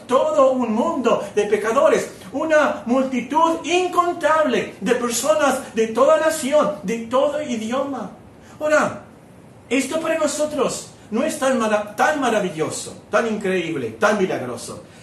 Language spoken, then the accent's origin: Spanish; Mexico; Cuando menos yo soy mexicano.